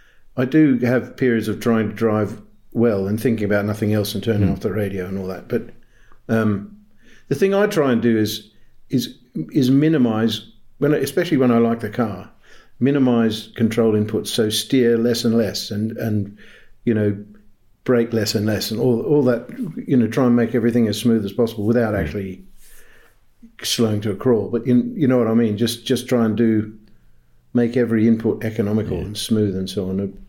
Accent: Australia; born there; Where I was born in Australia

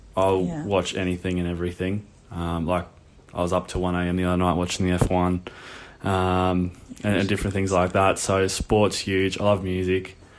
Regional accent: Stanthorpe, Queensland, Australia; also born or lived in Toowoomba; now in Brisbane, Australia; I was born in Toowoomba, surprisingly. Yeah. So, not from your traditional Stanthorpe hospital, but yeah, born in Toowoomba, but raised in Stanthorpe, obviously, right through till, well, my whole life there until 18 when I left school, and then moved up to Brisbane.

